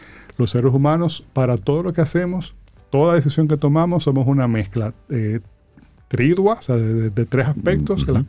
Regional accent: Dominican Republic; Intuiciones que pudieran tener valor para nosotros como dominicanos, como sociedad dominicana.

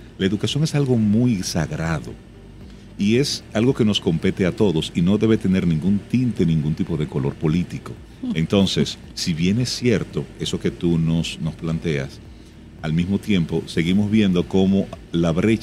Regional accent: Santo Domingo Este, Santo Domingo, Dominican Republic; yo me crié en Los Mameyes, entre Los Mameyes, Villa Duarte, Los Coquitos. Ese fue donde yo tuve mi niñez y mi adolescencia.

